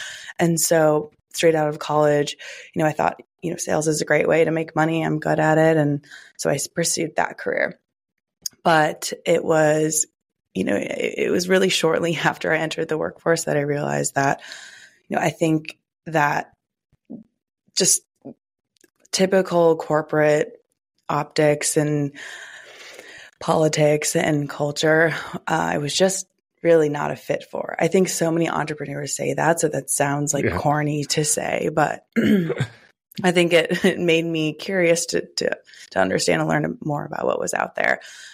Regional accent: Minnesota, United States; born there; so I was born in Minnesota, from the Midwest.

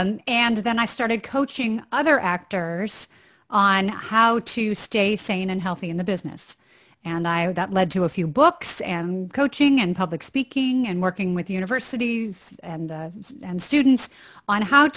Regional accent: Chicago, Illinois, United States; Well, I've been acting since I was 9 years old. That was my passion growing up in Chicago

